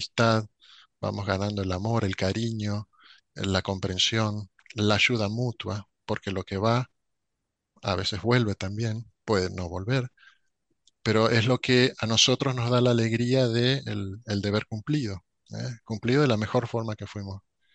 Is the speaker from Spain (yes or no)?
no; Argentina; yo soy argentino y estoy en Argentina, pero podría no estar aquí. De hecho, bueno, he vivido en varios países